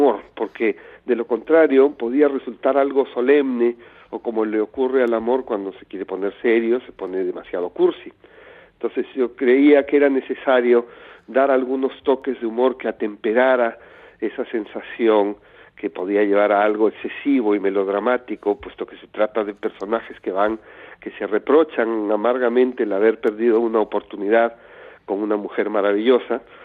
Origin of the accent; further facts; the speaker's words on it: Arequipa, Peru; a un convento en mi tierra natal, en Arequipa